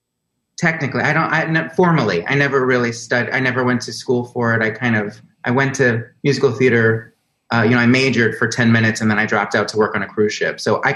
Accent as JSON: {"language": "English", "region": "Florida", "country": "United States", "tie": "born or raised there", "also_born_or_lived": "New York", "said": "I lived in South Florida. I was born in New York, lived in South Florida, and then I moved back here as soon as the hell I could."}